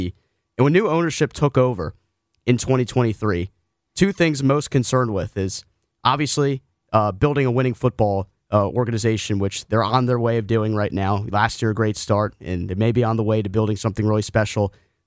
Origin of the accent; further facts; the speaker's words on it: Gaithersburg, Maryland, United States; Well, I'm from Gaithersburg, so a Maryland kid.